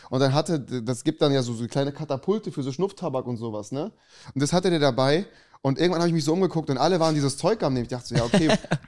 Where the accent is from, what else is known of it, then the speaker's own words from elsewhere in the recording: Germany; also born or lived in Cologne; ich komme ja ursprünglich so aus der Eifel, bin aber in Köln geboren.